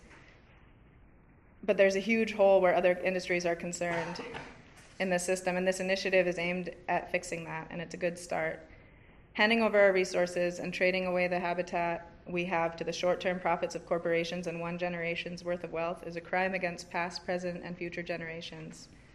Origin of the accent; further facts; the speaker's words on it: Dillingham, Alaska, United States; I was born and raised here in Dillingham and grew up as a commercial fisherman, raised by two commercial fishermen.